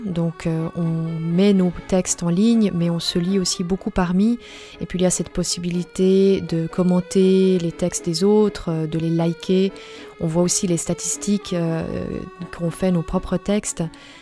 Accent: Vaud, Switzerland; j'ai 38 ans, j'ai grandi dans le Gros de Vaud et aujourd'hui j'habite entre Sainte-Croix et Genève.

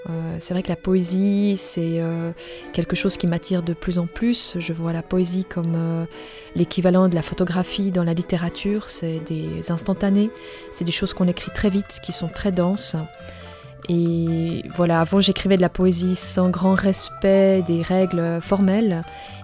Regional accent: Vaud, Switzerland; j'ai 38 ans, j'ai grandi dans le Gros de Vaud et aujourd'hui j'habite entre Sainte-Croix et Genève.

